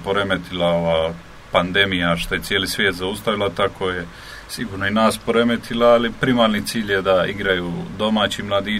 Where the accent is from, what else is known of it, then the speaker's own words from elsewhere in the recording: Dubrovnik, Dubrovnik-Neretva County, Croatia; Pa ne dolazim iz puno veće sredine, dolazim iz Dubrovnika